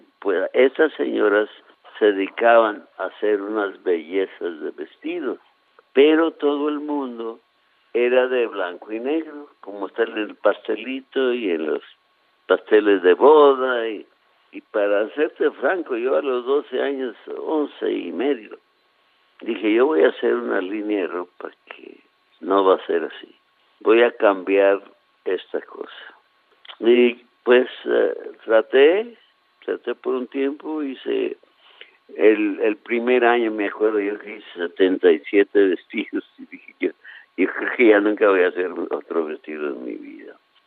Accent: Coalcomán, Michoacán, Mexico; born there; hace un montón de años nací en Cualcomán, Michoacán, y estoy muy orgulloso de mi país, de México.

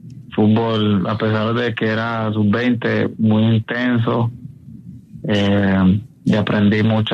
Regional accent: Istmina, Chocó, Colombia; Yo soy de Ismina Chocó.

